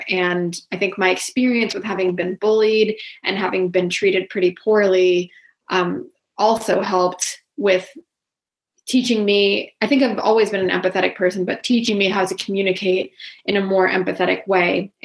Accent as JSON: {"language": "English", "region": "Iowa", "country": "United States", "tie": "born or raised there", "also_born_or_lived": "New Jersey / Georgia", "said": "So I grew up all over the place. I started in New Jersey, moved to Georgia, and then grew up most of my childhood in Iowa and, you know, lived in a smaller town."}